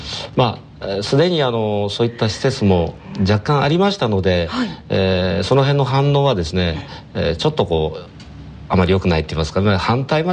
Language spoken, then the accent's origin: Japanese; Tsubame-Sanjo, Niigata, Japan; 私本当にこの地域で生まれてこの地域で育って今もここで仕事をさせていただいております。